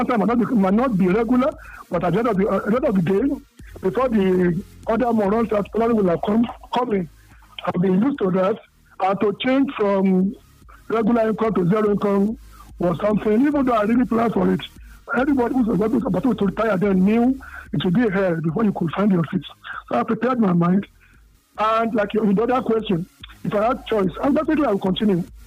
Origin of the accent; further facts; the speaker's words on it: Ebute Metta, Lagos, Nigeria; I'm a Lagosian, born and bred in Ebutemata.